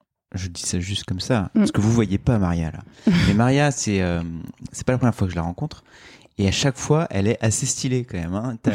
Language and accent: French; France; born there; Moi, je suis né en France.